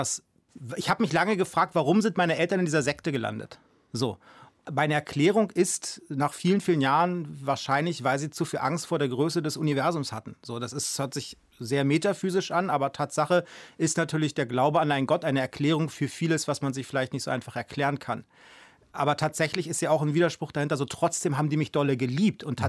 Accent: Berlin, Germany; Ja, na, ich bin Westberliner Kind, 75, im Süden Berlins geboren, ganz genau. Und grundsätzlich, klar, hatte ich halt eine Berliner Kindheit mit der Besonderheit, dass ich als Zeuge Jehovas geboren bin.

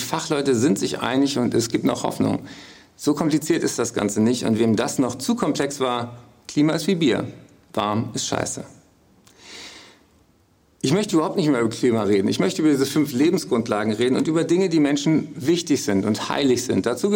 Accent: Berlin, Germany; in Berlin, meiner Heimatstadt

